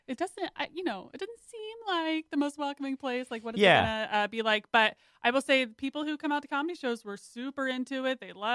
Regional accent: Gettysburg, Pennsylvania, United States; also born or lived in Lancaster; that's where I was born. I grew up in Gettysburg area. So I'm like more the Amish folk

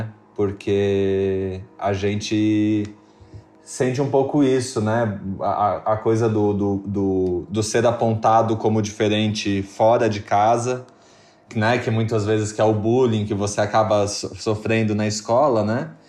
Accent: Santa Catarina, Brazil; Eu sou de uma cidade do interior de Santa Catarina, então uma cidade do interior do Brasil.

